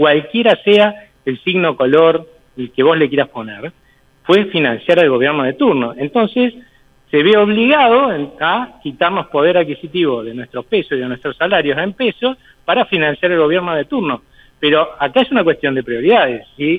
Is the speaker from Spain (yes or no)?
no; Argentina; como los argentinos no demandamos esos papelitos de colores